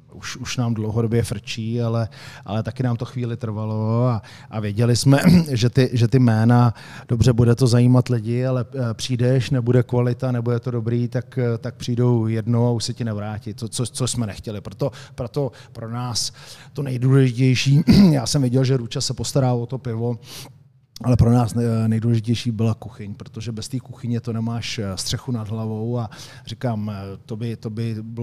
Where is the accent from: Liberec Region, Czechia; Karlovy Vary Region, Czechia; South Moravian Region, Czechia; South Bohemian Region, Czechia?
Liberec Region, Czechia; Liberec; pak jsem se přesunul teda do rodného Liberce, kde jsem ukončil kariéru